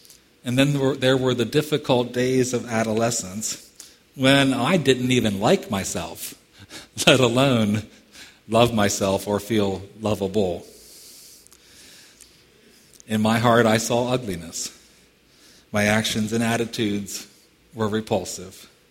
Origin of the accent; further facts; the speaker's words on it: Denton, Maryland, United States; I grew up not too far from here. I grew up in Denton, Maryland. You all know where that is. You have to go around it to get to the Bay Bridge, right?